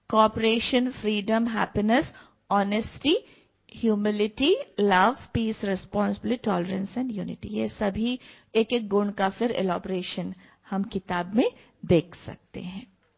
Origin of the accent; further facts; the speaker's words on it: Bengaluru, Karnataka, India; लेकिन शारीरिक रूप से बैंगलोर से हूँ, और वहाँ पढ़ाई पूरा करके